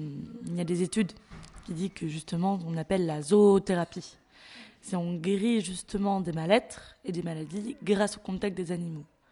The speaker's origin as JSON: {"language": "French", "town": "Saumur", "region": "Pays de la Loire", "country": "France", "said": "Donc moi, je sais, je viens de Saumur"}